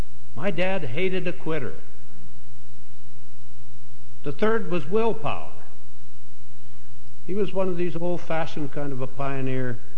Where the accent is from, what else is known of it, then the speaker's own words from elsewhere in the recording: Chinook, Montana, United States; I grew up in Chinook. I was second born of seven sons of a tough old Montana pioneer lawyer.